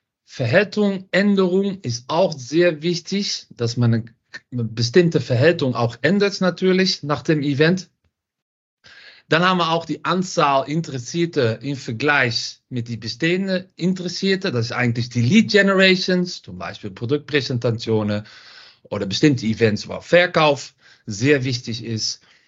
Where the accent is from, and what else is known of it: Netherlands; German is a second language